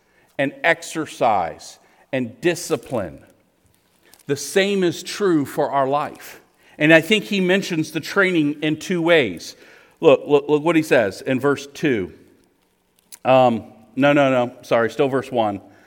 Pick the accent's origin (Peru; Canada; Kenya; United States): United States; Maryland; Growing up in Maryland, I mean, I wasn't exposed to banana pudding and barbecue.